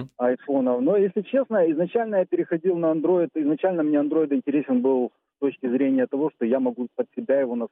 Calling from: Kyiv, Ukraine

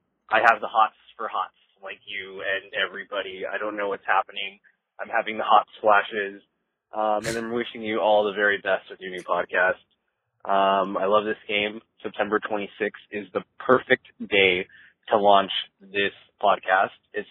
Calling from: Los Angeles, California, United States; I'm calling from Los Angeles.

